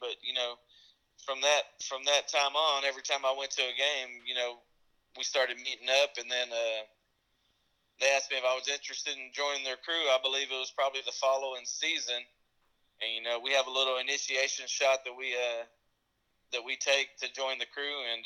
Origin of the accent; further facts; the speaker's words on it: Houston, Texas, United States; I said, I'm from Houston.